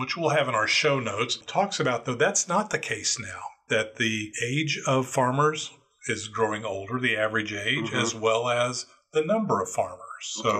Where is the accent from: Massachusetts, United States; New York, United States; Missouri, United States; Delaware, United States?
Missouri, United States; a little personal history of myself, I grew up in Northwest Missouri. So it was a farming community and probably 50% of my class.